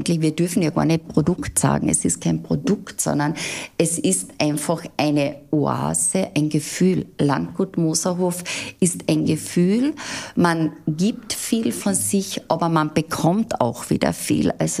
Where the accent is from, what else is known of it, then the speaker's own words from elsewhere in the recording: Carinthia, Austria; man spricht ja bei uns in Kärnten von Anpacken